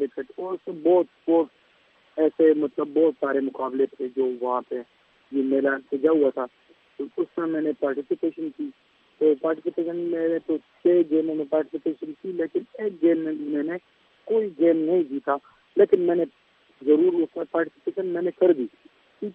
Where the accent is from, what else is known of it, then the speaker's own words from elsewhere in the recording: Mardan, Khyber Pakhtunkhwa, Pakistan; اور میرا تعلق مردان شہر سے ہے